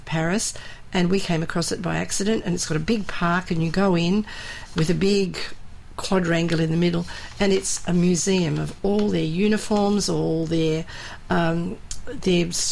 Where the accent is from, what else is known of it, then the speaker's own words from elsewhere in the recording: Australia; if you usually say bonjour, we are Australian.